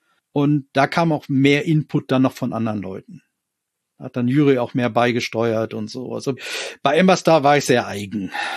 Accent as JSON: {"language": "German", "town": "Dortmund", "region": "North Rhine-Westphalia", "country": "Germany", "moved": "yes", "lives_now": "Hannover, Germany", "said": "Mit meiner Lebensgefährtin bin ich nach Hannover gezogen, vor über 20 Jahren, ja. Aber ich bin Dortmunder, ja."}